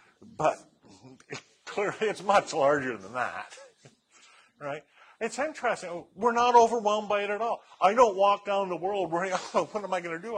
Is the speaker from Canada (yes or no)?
yes; Canada; because I'm from Canada and we have these